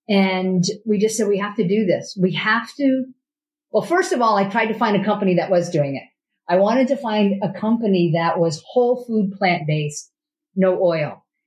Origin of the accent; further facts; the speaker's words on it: New England, United States; I grew up in New England. I was a relatively healthy eater.